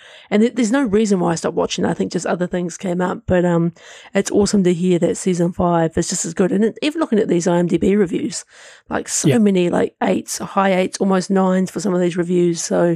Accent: Australia; And I think this is weird for me, like, obviously being Australian, like it hits a little bit closer to home

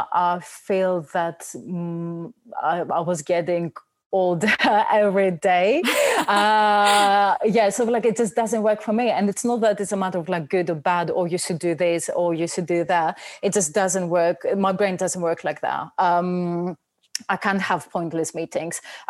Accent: Athens, Attica, Greece; moved away; because we are migrants as well, I don't have the luxury of time to doubt myself in a sense of I'm born and bred in Athens.

